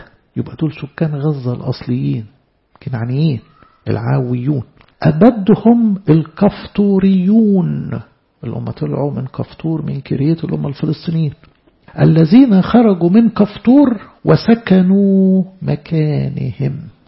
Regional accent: Egypt; ومصرايم اللي منه احنا بقى كمصريين

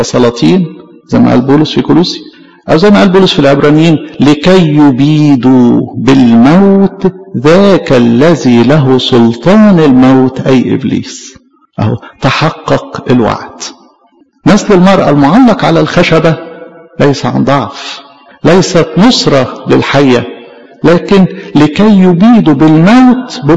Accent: Egypt; طبعا ده اعتزاز لينا كمصريين

